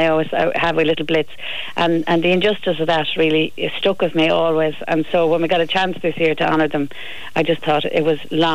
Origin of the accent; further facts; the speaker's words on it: Leinster, Ireland; like, I'm from Laois